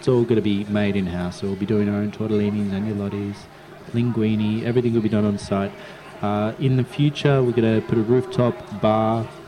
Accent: Melbourne, Victoria, Australia; But I'm from Melbourne.

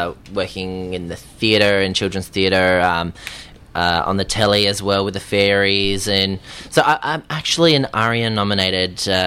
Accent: Adelaide, South Australia, Australia; We grew up together in Johnny Young Talent School back in Adelaide

